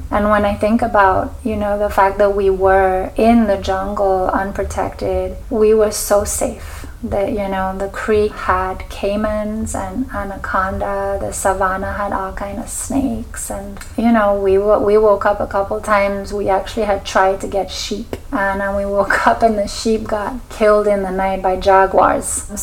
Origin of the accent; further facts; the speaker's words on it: French Guiana; now in St. Thomas, United States Virgin Islands; I live here in St. Thomas. I've been here 16 or 17 years now, but I'm originally from French Guyana. And French Guyana is on the north coast of South America. It's a French department.